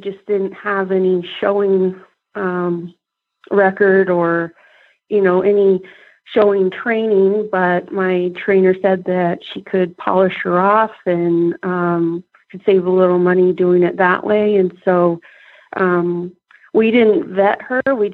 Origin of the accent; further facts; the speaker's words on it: Salt Lake City, Utah, United States; I grew up in Salt Lake City, and I actually had leased horses until I was 16, and I was able to get my own horse.